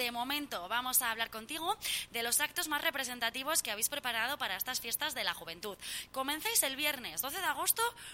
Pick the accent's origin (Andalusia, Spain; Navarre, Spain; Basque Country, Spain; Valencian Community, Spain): Navarre, Spain; Falces; me vas a contar a mí, que soy de Falces?